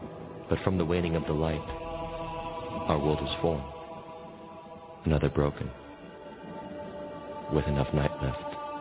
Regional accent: Hollywood, California, United States; Growing up in Hollywood movie sets, I was introduced at a very young age to the mystery of consciousness

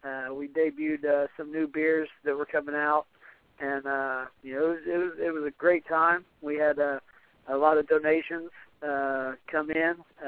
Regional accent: Ohio, United States; So right in between Middletown and Xenia there is where Nick was born and raised. And, yeah, both of us, we lived in this area all our lives.

